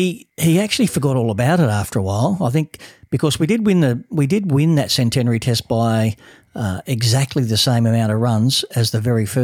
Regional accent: Australia; I'm an Australian

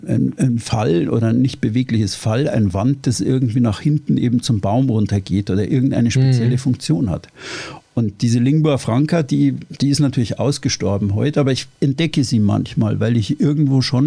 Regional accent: Bavaria, Germany; Also ich bin ja Oberbayer, Geborener und war dann da in Norddeutschland unterwegs.

